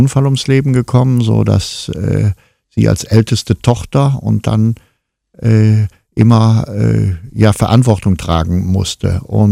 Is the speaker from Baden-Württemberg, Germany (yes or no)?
no; Siegburg, North Rhine-Westphalia, Germany; born there; Ich bin geboren in Siegburg